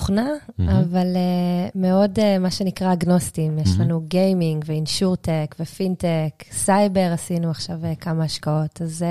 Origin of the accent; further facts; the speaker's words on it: Jerusalem, Jerusalem District, Israel; גדלתי בירושלים.